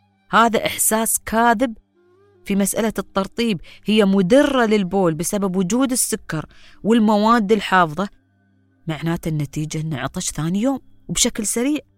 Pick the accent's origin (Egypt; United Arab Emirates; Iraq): United Arab Emirates; عندنا في الإمارات وفي الوطن العربي